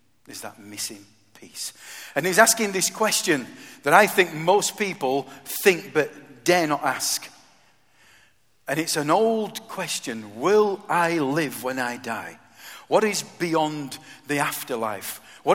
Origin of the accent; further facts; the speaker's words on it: Yorkshire and the Humber, United Kingdom; I do as a Yorkshireman